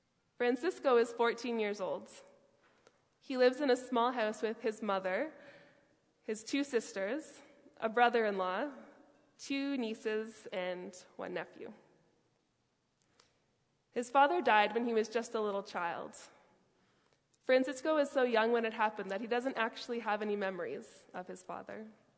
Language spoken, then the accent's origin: English; Canada; born there; I was born in Canada, but the Jamaican side of me screams a little bit when I see all the snow coming down